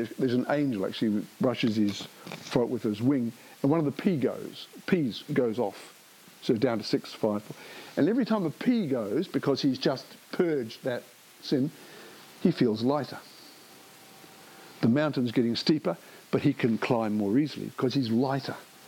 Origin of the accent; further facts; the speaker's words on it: New Zealand; Now, growing up in New Zealand in the 60s and 70s, desire was not a word that we associated with good things.